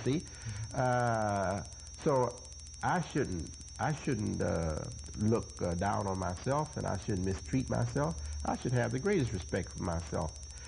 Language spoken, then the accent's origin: English; Chicago, Illinois, United States; And I'm also a citizen of Chicago. I'm from Chicago.